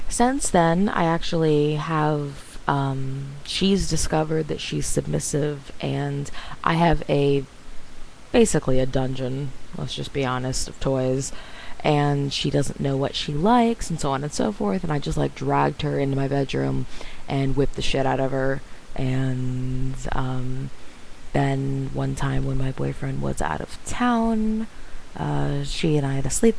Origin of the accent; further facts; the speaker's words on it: United States; she's British and I'm American, and our voices are very different.